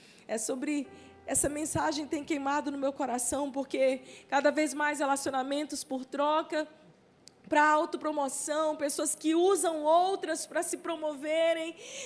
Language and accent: Portuguese; São Luís, Maranhão, Brazil; moved away as an adult; now in Teresina, Brazil; quando eu estava mudando de São Luís, a minha cidade natal, para esse campo missionário que nós estamos hoje ali em Teresina